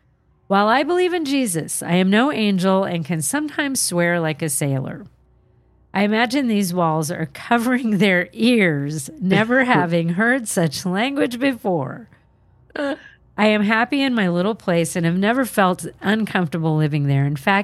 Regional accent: Holdrege, Nebraska, United States; from Nebraska that instant messaged Carol on Facebook about them growing up in Alma. I grew up in Holdridge in the 60s and 70s.

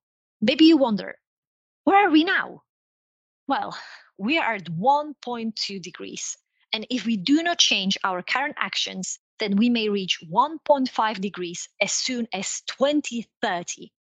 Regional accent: Slovakia; Growing up in Slovakia was awesome.

